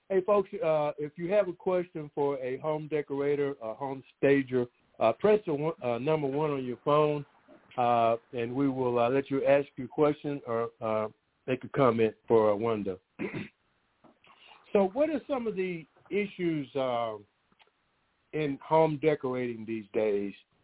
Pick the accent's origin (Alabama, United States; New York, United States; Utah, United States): Alabama, United States; I'm from the South, Alabama, and they have a term called mother wit